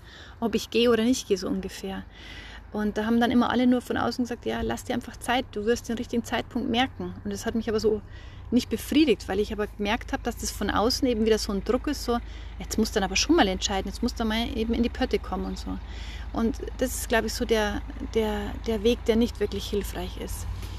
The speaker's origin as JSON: {"language": "German", "region": "Bavaria", "country": "Germany", "accent": "Bavarian", "said": "mit meinem bayerischen Akzent"}